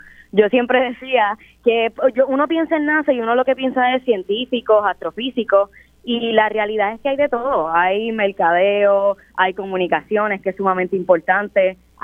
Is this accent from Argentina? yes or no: no; Guayama, Puerto Rico; soy de Guayama, tengo 21 años y soy estudiante de periodismo